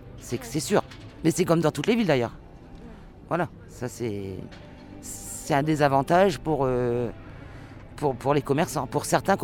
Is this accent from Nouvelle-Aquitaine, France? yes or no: no; Corbie, Hauts-de-France, France; Alors, on ne vient pas d'Arras, on vient de Corbie qui a 1h30 de route.